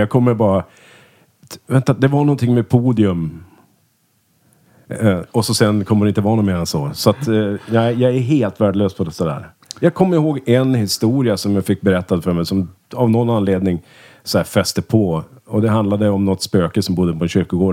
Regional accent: Örnsköldsvik, Västernorrland County, Sweden; vi är från Örnsköldsvik då. Växte upp tillsammans från lekisåldern och gick i samma klass hela skolgången.

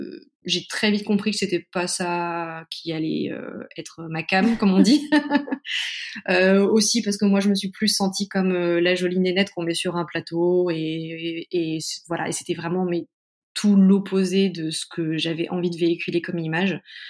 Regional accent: Caen, Normandy, France; born there; alors déjà, je suis née en Normandie, à Caen. J'ai fait mes études jusqu'en deuxième année de fac là-bas.

